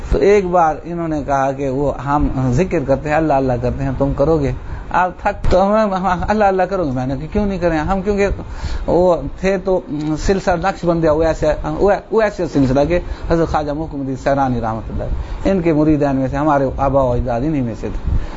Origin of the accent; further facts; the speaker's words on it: Punjab, Pakistan; ہم چولستان کے رہنے والے ہیں, میں میٹرک پاس تھا صرف, اور پھر اپنے گاؤں میں ہی پرائمری ٹیچر ان ٹرین لگ گئے.